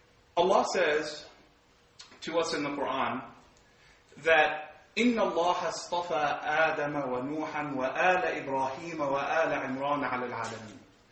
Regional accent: Canada; I'm here today, 8-9 degrees Celsius, but I'm Canadian, so it's all right.

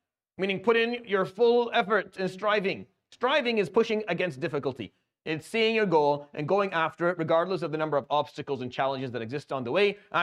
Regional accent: Damascus, Damascus Governorate, Syria; I come from Damascus.

